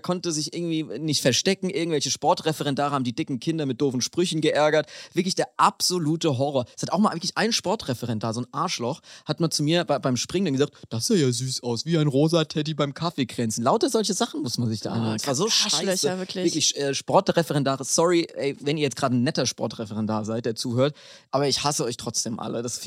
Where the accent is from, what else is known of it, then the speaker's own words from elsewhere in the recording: Bavaria, Germany; in Bayern, wo ich herkomme